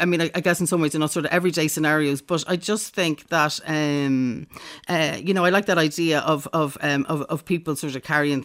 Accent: Northern Ireland, United Kingdom

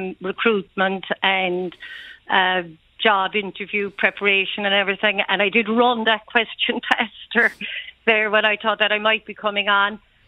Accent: Munster, Ireland; accent: Cork; My best Cork accent, yeah.

